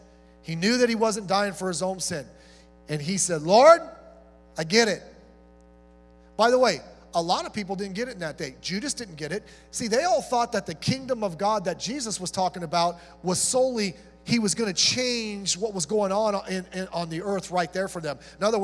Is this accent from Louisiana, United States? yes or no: no; Long Beach, California, United States; I grew up in North Long Beach, 61st and Cherry. Lived in an apartment complex